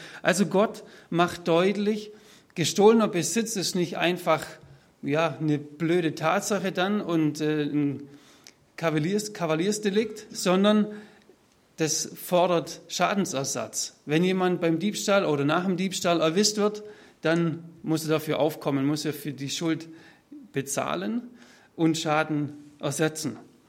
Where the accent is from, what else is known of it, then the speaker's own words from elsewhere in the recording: Baden-Württemberg, Germany; accent: Swabian; Jetzt bin ich Schwabe. Ihr wisst, dass ich da manchmal einen schwäbischen Begriff mit reinbringe.